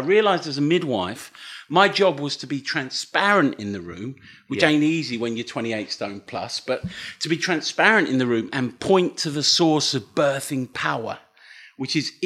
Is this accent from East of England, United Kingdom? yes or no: yes; Dunstable, East of England, United Kingdom; moved away as an adult; now in Leicester, United Kingdom; I'm from Dunstable, near Luton. Yep. Lived in Leicester for 23 years. In fact, 24 years. I moved to Leicester in order to train as a midwife. I trained as a general nurse at Luton Dunstable Hospital.